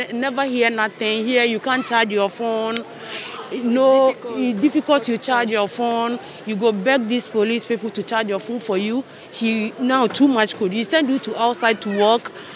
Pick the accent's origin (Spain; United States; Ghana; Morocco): Ghana; now in Belarus; I'm from Ghana.